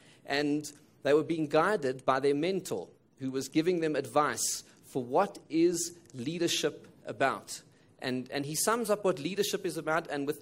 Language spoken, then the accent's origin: English; South Africa; how can we as the South African Jewish community contribute to creating a better future for all South Africans?